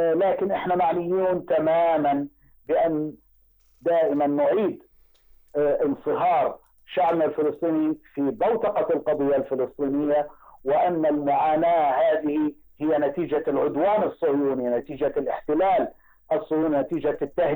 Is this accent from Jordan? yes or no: yes; Jordan; also born or lived in Palestine; أنا كما قلت ولدت في فلسطين، ولدت في الأردن ونشأت فيها، فكان جزء من الوفاء لقضيتي أن أكون أيضا وفيا للبلد الذي نشأت فيه والبلد اللي تعلمت فيه ودرست دراستي